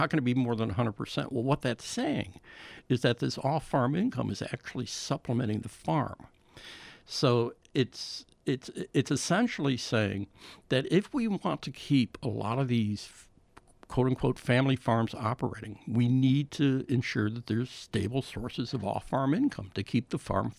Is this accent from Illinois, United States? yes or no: yes; Illinois, United States; I grew up in Illinois, and it was basically corn and beans.